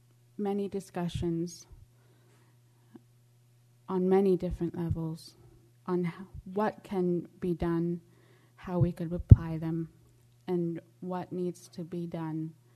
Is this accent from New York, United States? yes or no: no; Fairbanks, Alaska, United States; also born or lived in Kotzebue; now in Sitka, United States; I have lived in Sitka for 23 years. I've been in Alaska all of my life. I was born in Kotzebue and raised in Fairbanks.